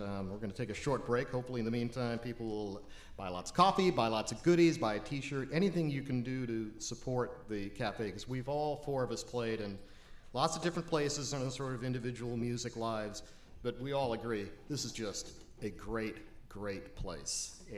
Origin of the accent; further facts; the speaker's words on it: Palo Alto, California, United States; I'm representing the left coast. I'm from Palo Alto, California.